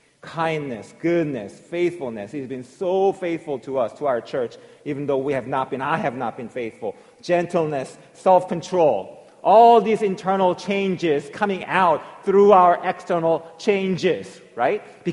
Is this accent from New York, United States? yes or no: no; Virginia, United States; I'm not rooting for them just because I'm from Virginia